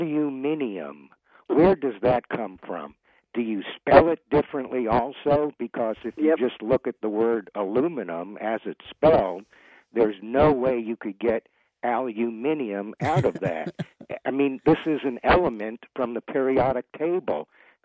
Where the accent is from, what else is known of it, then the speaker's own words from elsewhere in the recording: New York, United States; accent: New York; now in Grandview, United States; Hi. I'm from New York, and I've had my New York accent teased out of me also, so it's not just the British accent.